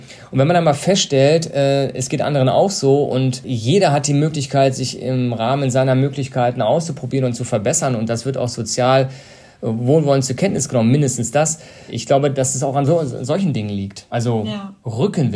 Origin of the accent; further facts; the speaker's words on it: Cologne, North Rhine-Westphalia, Germany; Ich kann Ihnen sagen, ich komme aus Köln